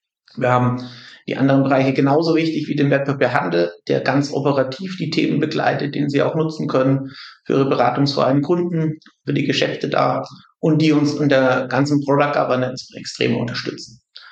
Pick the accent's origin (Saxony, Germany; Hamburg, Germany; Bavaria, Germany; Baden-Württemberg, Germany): Bavaria, Germany; Schweinfurt; born there; weil ich gebürtig aus Schweinfurt komme. Insofern weggegangen und dann hat es mich wieder eingeholt ins Frankenland.